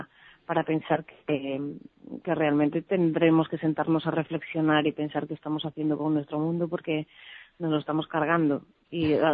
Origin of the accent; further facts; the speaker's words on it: Cedeira, Galicia, Spain; que es un poco, que es el resumen que yo hago a mi, una canción que hago a mi tierra